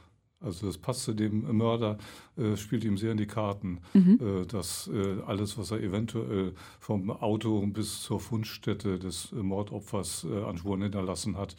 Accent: Hamburg, Germany; born there; Ich habe als Hamburger, ich bin da geboren, eine doppelte Sicht auf Köln.

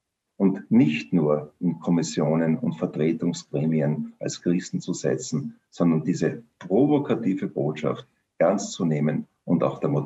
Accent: Vienna, Austria; wenn ich das als Wiener Arzt sagen darf

